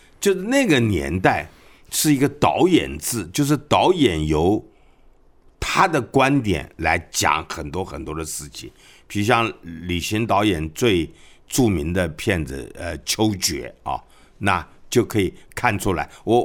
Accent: Taiwan; born there; 我是外二代，我是台湾出生的外省第二代，那我的父母都是大陆上来的嘛

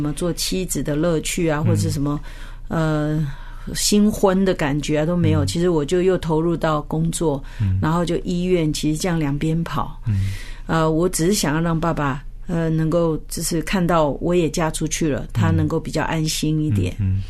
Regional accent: Qingtian, Zhejiang, China; 有机会就回到我的老家，因为我的老家就是在青田，当时的青田，现在的丽水，好，丽水市

